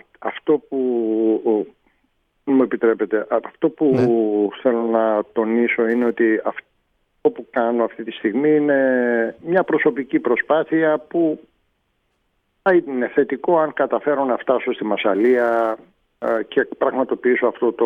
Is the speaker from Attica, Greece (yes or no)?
yes; Piraeus, Attica, Greece; born or raised there